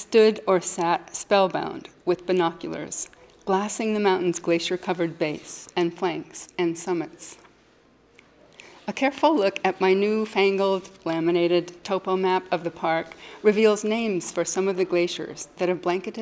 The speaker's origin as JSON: {"language": "English", "region": "Colorado", "country": "United States", "tie": "born or raised there", "moved": "yes", "lives_now": "Alaska, United States", "said": "I climbed, huffing and puffing, with my father when I was growing up in Colorado. Since moving to Alaska in 1986, nearly 29 years ago"}